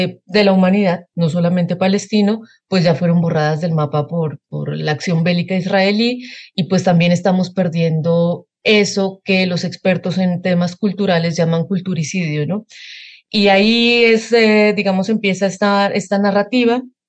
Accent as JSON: {"language": "Spanish", "country": "Colombia", "lives_now": "Mexico", "said": "Yo soy colombiana. Ambos vivimos en México hace 12 años."}